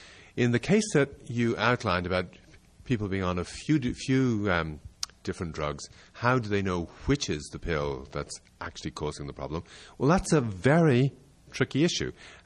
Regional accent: Ireland; I'm Irish and Catholic background, so I can say this and maybe the rest of you can't.

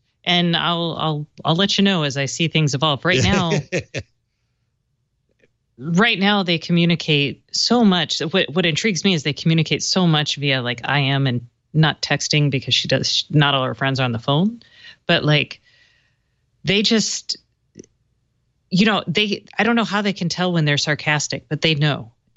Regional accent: Texas, United States; When I was growing up in Texas, I decided that I would take French

